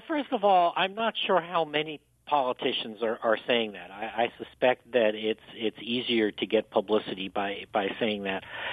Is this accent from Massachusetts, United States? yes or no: no; Greenburgh, New York, United States; Outside of New York City, just north of Yonkers, town of Greenberg.